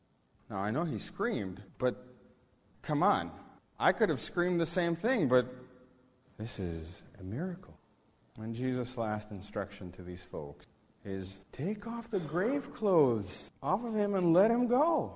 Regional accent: Moscow, Russia; In the neighborhood where I grew up in Moscow, less than a mile away, is the largest crematorium in all of Europe.

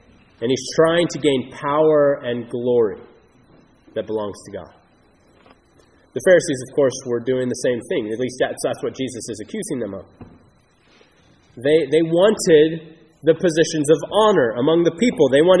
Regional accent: Phoenix, Arizona, United States; Back around 2006, there was a gathering in Phoenix, Arizona, my hometown actually.

